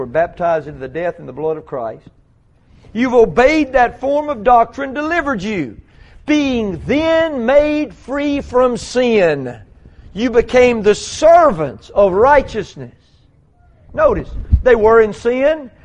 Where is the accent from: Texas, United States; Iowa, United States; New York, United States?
Texas, United States; I was raised in Texas to be tough.